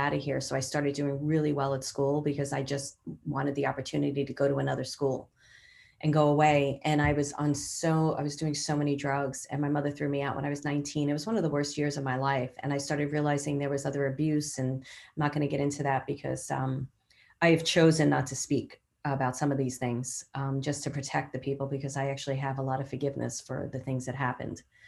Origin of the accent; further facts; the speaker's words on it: New York City, New York, United States; my neighborhood, I grew up in Bay Ridge, and it's a very tight knit neighborhood where you hang out with like 100 kids.